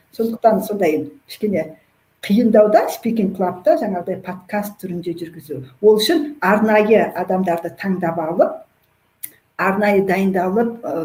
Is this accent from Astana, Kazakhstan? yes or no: yes; Astana, Kazakhstan; now in Almaty, Kazakhstan; мүмкін Астанаданмын ғой, бірақ Алматыда жүріп